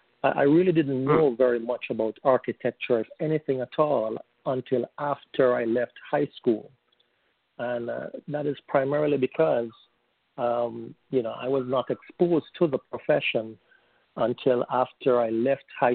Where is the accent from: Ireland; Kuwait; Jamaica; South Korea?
Jamaica; Kingston; moved away as an adult; now in United States; I'm originally from Kingston, Jamaica. I came to the United States in 2001, and I've been working here ever since.